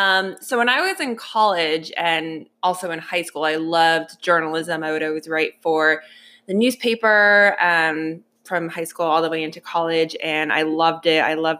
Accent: New Jersey, United States; I'm from New Jersey.

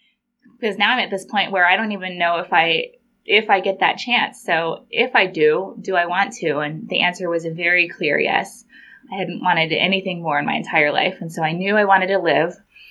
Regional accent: Colorado, United States; And I'm from Colorado, so I thought being instantly seasick, getting on a ship was normal.

